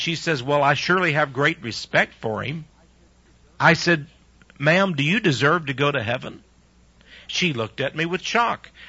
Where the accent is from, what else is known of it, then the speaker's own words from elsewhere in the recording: Texas, United States; she asked me, where are you from? I said, Texas.